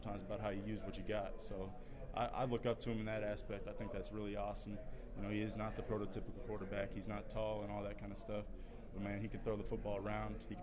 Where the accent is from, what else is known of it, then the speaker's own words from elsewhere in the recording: Kansas City, United States; You know, I grew up in Kansas City, you know, Kansas boy, and came to KU not knowing what to expect.